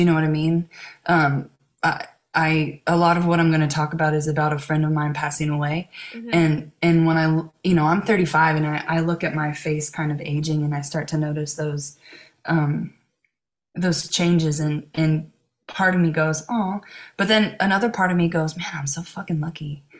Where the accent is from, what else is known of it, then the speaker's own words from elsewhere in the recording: Cincinnati, Ohio, United States; now in Los Angeles, United States; So I grew up in Cincinnati, and like my first sort of big one was in Cincinnati.